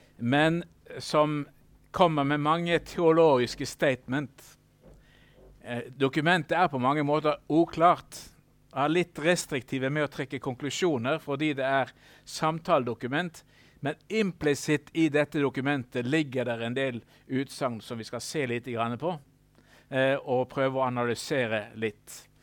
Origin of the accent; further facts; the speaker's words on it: Norway; det är lite konstigt att jag som norrman ska komma här och undervisa er om svenska kyrkliga uttalanden